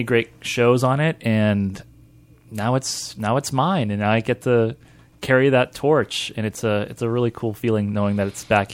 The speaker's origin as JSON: {"language": "English", "town": "Tampa", "region": "Florida", "country": "United States", "tie": "born or raised there", "said": "We're actually both Florida men, if you can believe it. You're from Jacksonville, and I am from Tampa. Born and raised here in Tampa Bay."}